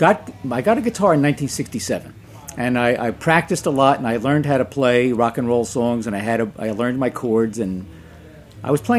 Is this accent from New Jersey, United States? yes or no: yes; Linden, New Jersey, United States; I grew up in Linden, New Jersey.